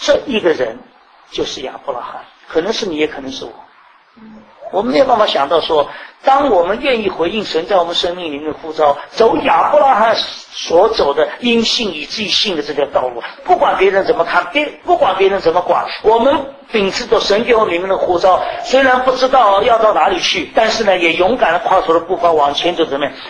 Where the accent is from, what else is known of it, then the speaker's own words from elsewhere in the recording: China; 你知道我是一个中国人